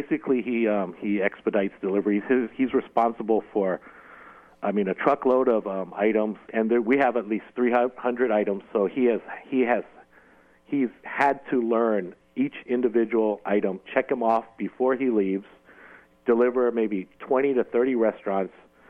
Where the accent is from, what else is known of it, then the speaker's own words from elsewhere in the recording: San Francisco, California, United States; No, not me, because I grew up in San Francisco.